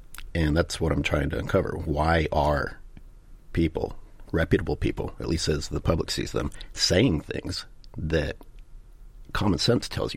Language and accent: English; Kansas, United States; I grew up in Kansas.